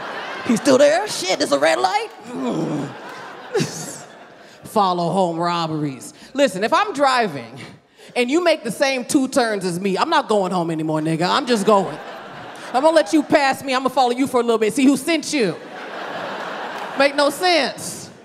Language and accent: English; California, United States; I'm originally from the Bay Area near San Francisco.